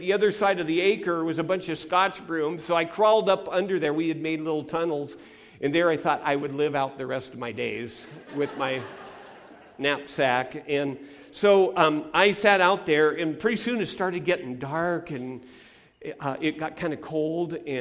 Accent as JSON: {"language": "English", "town": "Mountlake Terrace", "region": "Washington", "country": "United States", "tie": "born or raised there", "said": "I grew up in Mount Lake Terrace, which was right near Edmonds, Washington"}